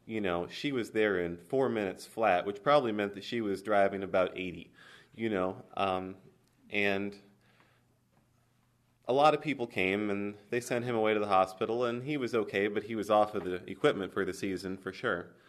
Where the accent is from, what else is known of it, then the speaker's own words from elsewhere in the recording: United States; Well, I grew up over in Fulton County, and Tata was my first word, and it meant tractor.